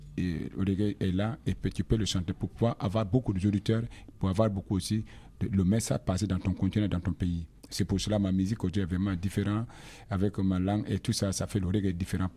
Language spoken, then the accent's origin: French; Côte d’Ivoire; also born or lived in Burkina Faso; Moi, je suis burkinabé, je suis né au Burkina Faso, mais j'ai fait presque tout mon enfance, j'ai grandi beaucoup en Côte d'Ivoire, j'ai resté longtemps là-bas.